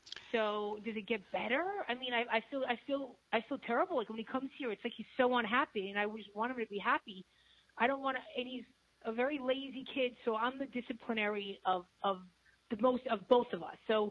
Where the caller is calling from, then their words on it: Florida, United States